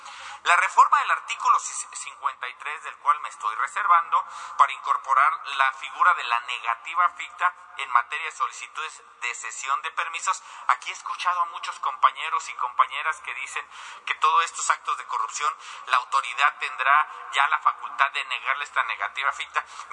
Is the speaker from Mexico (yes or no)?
yes; Mexico; Como ciudadano mexicano